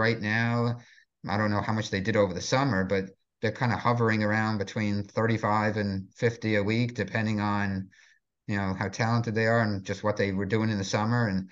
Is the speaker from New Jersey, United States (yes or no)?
yes; New Jersey, United States; I grew up in New Jersey, and the whole East Coast, they have three seasons.